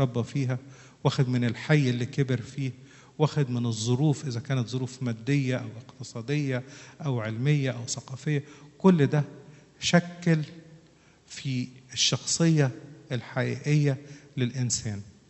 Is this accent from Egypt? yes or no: yes; Egypt; عندنا في مصر مشهور جدا أما واحد يقول للتاني أنت ابن مين